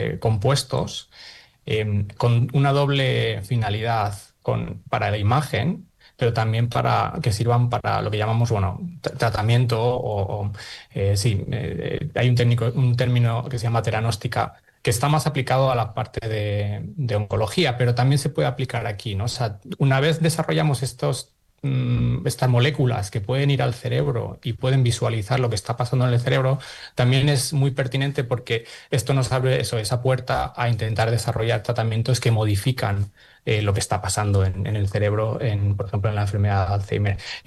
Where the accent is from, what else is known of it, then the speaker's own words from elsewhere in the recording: Elche, Valencian Community, Spain; un privilegio recibir el premio desde mi tierra, Elche.